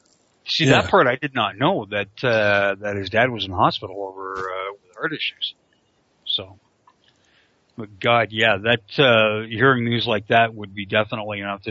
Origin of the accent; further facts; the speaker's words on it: Canada; Well, as a Canadian, I haven't really had to worry about it too much because of, you know, healthcare.